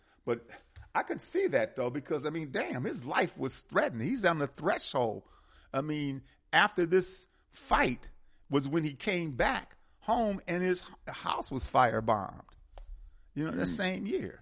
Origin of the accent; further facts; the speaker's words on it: Milwaukee, Wisconsin, United States; You know, I'm from Milwaukee. Well, you know I'm from Milwaukee, so, yeah.